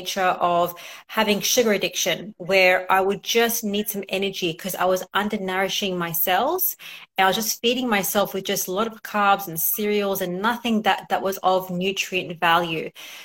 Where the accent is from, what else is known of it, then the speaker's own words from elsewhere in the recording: Australia; So I am originally from Australia.